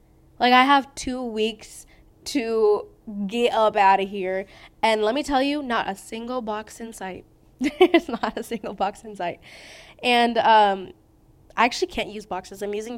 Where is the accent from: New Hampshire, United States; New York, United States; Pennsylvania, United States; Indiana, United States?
New York, United States; born there; I was actually born in New York, if anyone was wondering. I'm a New Yorker just for the first wee years of my life.